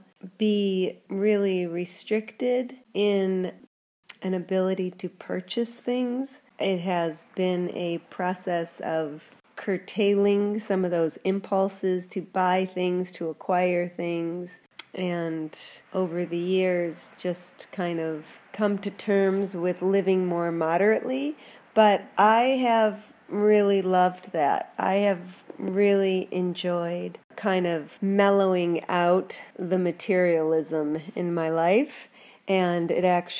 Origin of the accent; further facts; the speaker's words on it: Southfield, Michigan, United States; born there; I was born in Southfield, Michigan, which is north of Detroit.